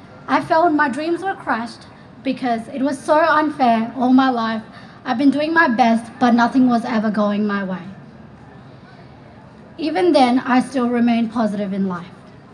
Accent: Australia; Represent Australia as my home country and the land I grew up in.

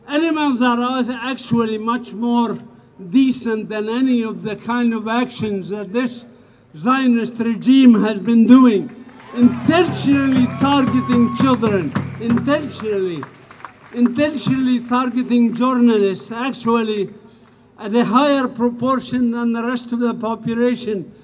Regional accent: Bethlehem, West Bank, Palestine; English is a second language; I am from Bethlehem. Bethlehem is in the West Bank, as you know, part of Palestine.

